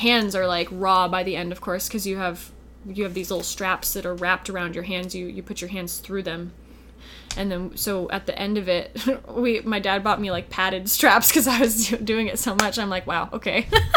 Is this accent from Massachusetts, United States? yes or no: no; Sonoma, California, United States; And we would go out to the beach because I grew up in Sonoma, California.